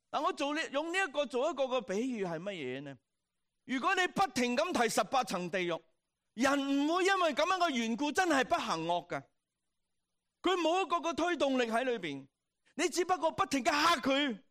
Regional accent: Hong Kong; moved away; 这个是我们以前的世界，我们在香港成长读书的，手板又打过，手背又打过

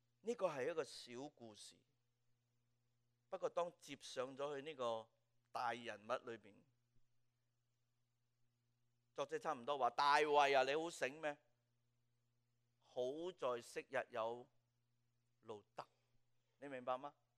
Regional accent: China; 我们中国人说打完斋不要和尚的上帝。

